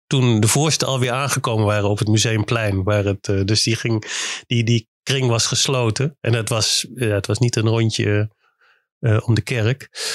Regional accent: Haaksbergen, Overijssel, Netherlands; Ik kwam uit Haaksbergen, dat is in Twente. Staat ook niet bekend om enige revolutionaire oprispingen of wat dan ook.

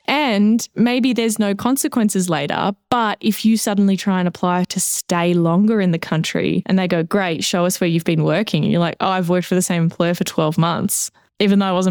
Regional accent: Australia; now in Canada; But I am also an Australian currently in Canada

